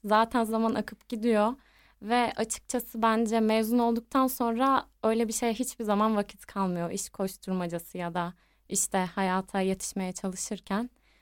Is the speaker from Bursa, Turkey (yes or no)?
yes; Bursa, Turkey; Bursalıyım.